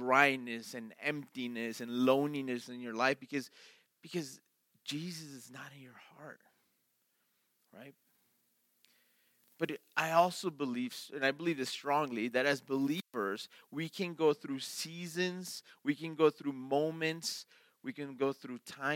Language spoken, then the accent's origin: English; Chicago, Illinois, United States; because I grew up in Chicago. I grew up my whole life there, and I knew where I was going.